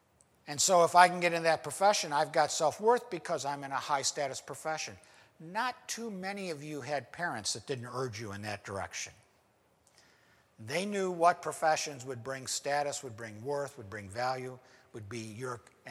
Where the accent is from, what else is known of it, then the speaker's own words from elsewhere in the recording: United States; and he's a better preacher than me, because I'm an American, what's going to be my instinctive response?